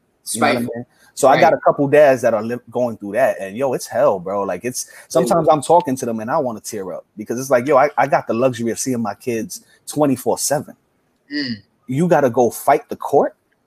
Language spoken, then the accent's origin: English; Bronx, New York, United States; Like I grew up in the hood. Like I grew up in the South Bronx, the crack epidemic.